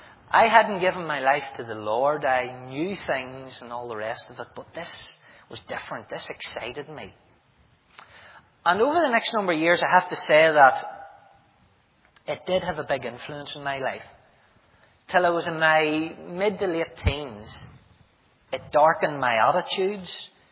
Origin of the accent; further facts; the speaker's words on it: Market Hill, Northern Ireland, United Kingdom; As I said, I grew up in Market Hill, South Armagh. It's quite a loyal little area. In fact, it's very loyal.